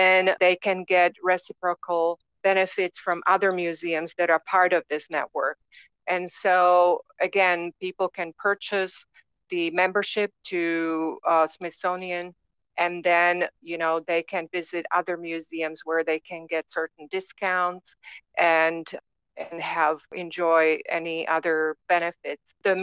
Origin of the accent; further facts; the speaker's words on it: Nitra, Nitra Region, Slovakia; moved away as an adult; because I studied agriculture back home in Slovakia, I am originally, I was born and raised in Nitra, Slovakia, which is about an hour 15 minutes northeast of Bratislava. So that's my hometown. And that's where my all family still lives.